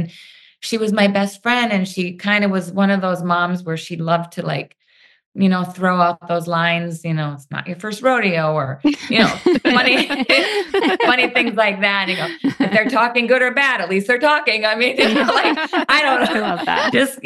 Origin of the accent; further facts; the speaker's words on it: Minnesota, United States; I thought, oh, they're going to have me talk to Daisy because we're both from Minnesota or something.